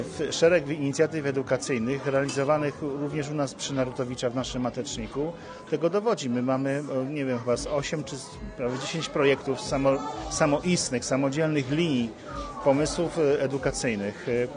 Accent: Sieradz, Łódź Voivodeship, Poland; born there; Ja sam pochodzę z regionu, urodziłem się w Sieradzu, więc wiem, jaki to jest kontekst przyjeżdżać do Łodzi na duże wydarzenia.

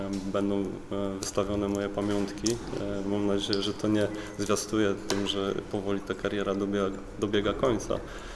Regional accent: Wieluń, Łódź Voivodeship, Poland; Także ja zawsze powtarzałem, że pochodzę z Wielunia.

